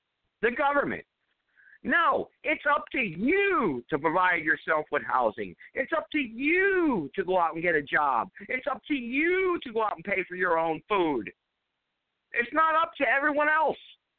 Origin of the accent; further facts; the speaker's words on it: Charlotte, North Carolina, United States; I didn't know there was going to be riots in my home state, in Charlotte, North Carolina.